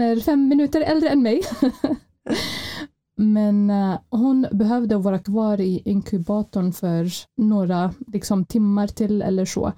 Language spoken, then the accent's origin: Swedish; Palestine; now in Sweden; Jag är född och uppvuxen i Palestina